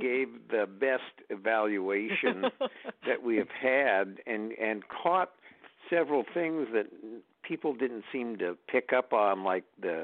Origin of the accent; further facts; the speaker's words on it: San Francisco, California, United States; I come from San Francisco and was raised as a Marxist atheist in San Francisco.